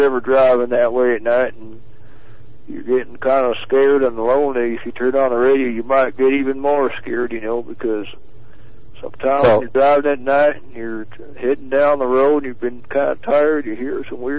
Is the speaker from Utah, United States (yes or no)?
yes; American Fork, Utah, United States; I'm from American Fork, and I have to drive that way many times